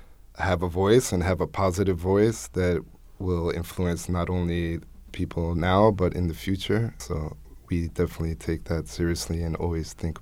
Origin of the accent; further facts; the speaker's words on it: East Coast, United States; growing up on the East Coast, close to New York, we were exposed to a very modern place, very fast-paced city and civilization.